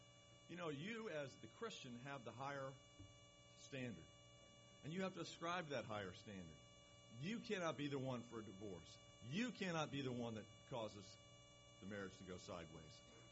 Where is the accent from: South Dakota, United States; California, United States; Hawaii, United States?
California, United States; Los Angeles; She was a young Suffolk girl. I was from Los Angeles. We were a sitcom ready to go right there.